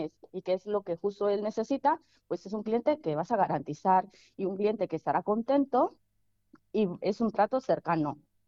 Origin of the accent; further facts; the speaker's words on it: Nicaragua; soy de Nicaragua.